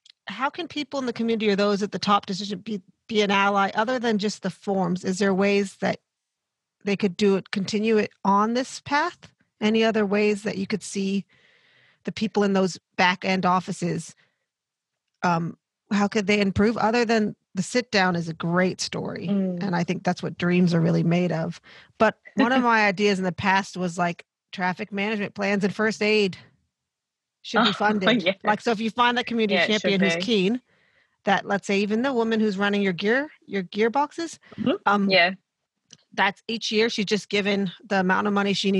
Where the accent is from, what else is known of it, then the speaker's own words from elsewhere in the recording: United States; Because growing up for me, I grew up in the States, and it's happened there as well.